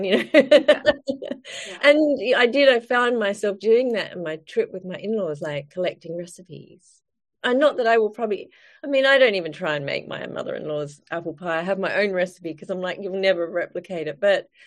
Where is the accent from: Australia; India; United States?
Australia; moved away as an adult; now in United Kingdom; I am from Australia originally, but have lived in the UK for 23 years now